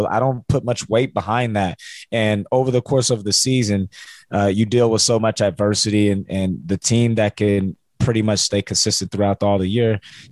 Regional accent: United States; I'm obviously from America

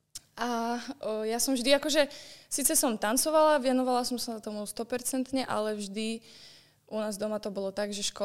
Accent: Žilina Region, Slovakia; Nie, pretože som z Kysuce.

